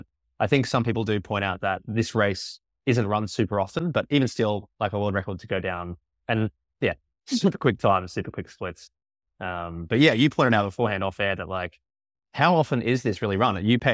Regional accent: Australia; being Australian, I was like, what's DMR again?

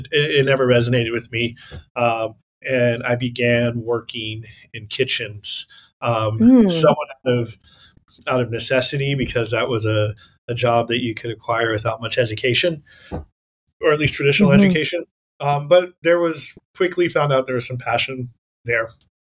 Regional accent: McAllen, Texas, United States; I'm from Texas. I'm from South Texas. I'm from McAllen. I lived in pretty much every city in the valley, the RGV. I was born to two young teenage parents in South Texas, and we moved around a whole lot

